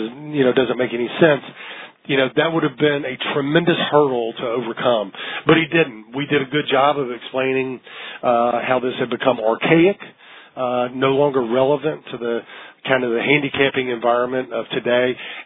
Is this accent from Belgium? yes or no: no; Arkansas, United States; I grew up going to the track in Oakland, growing up in Arkansas, so I was a horse fan before I was a lobbyist for the horse racing industry.